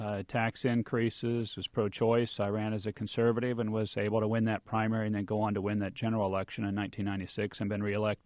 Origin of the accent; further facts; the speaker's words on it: Parker, Kansas, United States; I went Methodist because growing up in Parker, Kansas, 250 people, that was the only church we had in town.